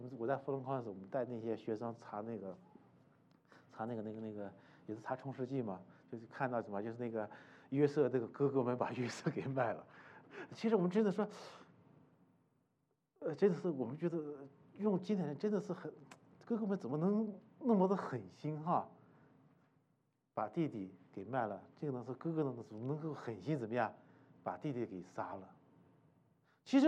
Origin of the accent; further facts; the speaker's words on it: Shanxi, China; 因为我老家是山西的嘛，所以但是我服侍呢，我的教会是在四川。